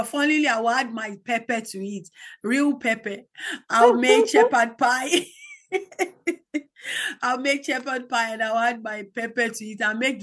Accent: Nigeria; now in New Zealand; I've lived more of my life as a Nigerian than I've lived so far as a Kiwi. And I think those first 40 years of my life have shaped me in more ways that I can never know.

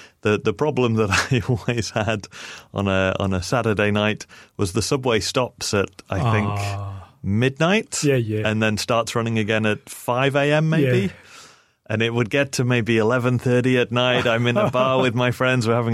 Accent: England, United Kingdom; now in New Zealand; I'm originally from England. Mm-hmm. And my family emigrated to New Zealand probably 25 years ago.

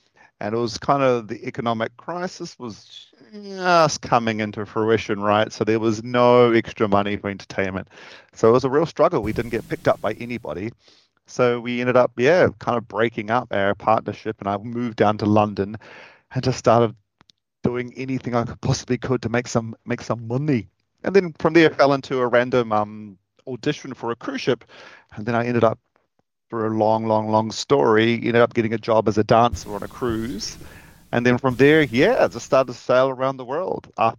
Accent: Gore, Southland, New Zealand; I grew up in Gore, so down in the southern part of New Zealand. And whenever I say the word Gore, my R rises to the surface once again.

